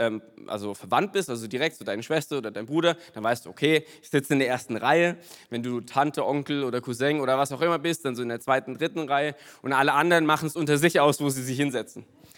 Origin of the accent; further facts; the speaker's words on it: Lörrach, Baden-Württemberg, Germany; ich komme aus Lörrach, das ist in der Nähe vom Schwarzwald